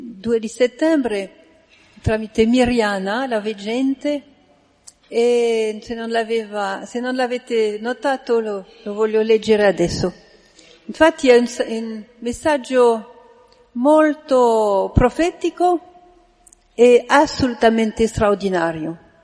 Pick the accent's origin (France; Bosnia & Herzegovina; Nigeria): Bosnia & Herzegovina; Medjugorje, Federation of Bosnia and Herzegovina; Sapete che vengo da Medjugorje